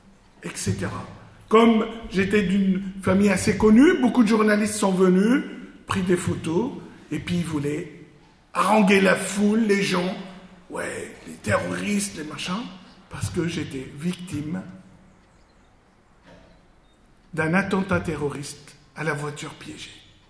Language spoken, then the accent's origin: French; Lebanon; moved away; Moi qui avais grandi dans un pays qui était en pleine guerre. Je suis Libanais d'origine. Je vivais dans un pays qui était en guerre civile.